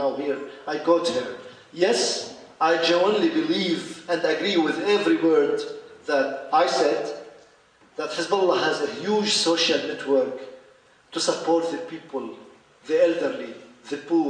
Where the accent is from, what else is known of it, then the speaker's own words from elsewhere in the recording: Lebanon; The message that I came from Lebanon, and I brought with me from Lebanon